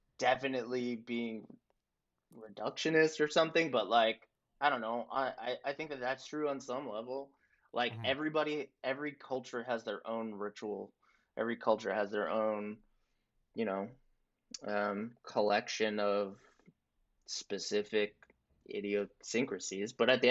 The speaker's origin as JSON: {"language": "English", "region": "New York", "country": "United States", "tie": "born or raised there", "said": "I grew up in New York in Dutchess County, but all of my family on my dad's side is from the city."}